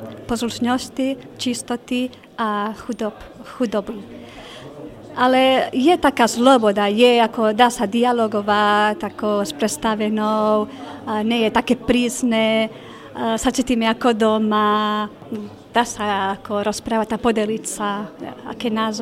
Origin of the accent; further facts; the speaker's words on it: Spain; Slovak is a second language; moved away as an adult; now in Slovakia; pochádzam zo Španielska